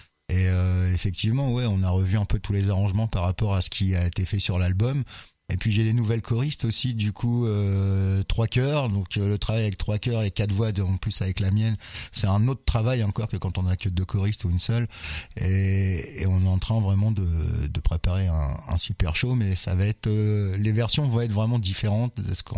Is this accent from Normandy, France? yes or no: yes; Normandy, France; now in Tours, France; ça fait 10 ans que je suis ici, mais je viens de Normandie. Et c'est vrai que quand je suis arrivé à Tours